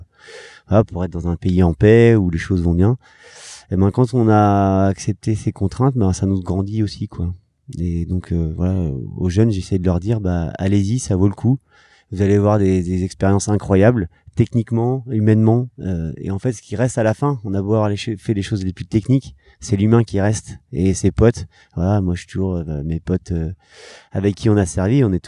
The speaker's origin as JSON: {"language": "French", "town": "Nantes", "region": "Pays de la Loire", "country": "France", "said": "Bon, moi, j'étais de Nantes, donc pas mal de sollicitations médias, les copains qui passent."}